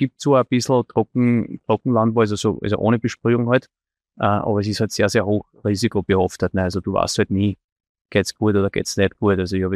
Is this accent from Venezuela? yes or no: no; Austria; moved away as an adult; now in Namibia; ich bin gebürtiger Österreicher, bin bis vor 15 Jahren in Österreich gewesen, habe da ein Unternehmen gehabt und bin dann vor 15 Jahren auf dem elterlichen Betrieb nach Namibia gegangen und bin heute 50 Jahre alt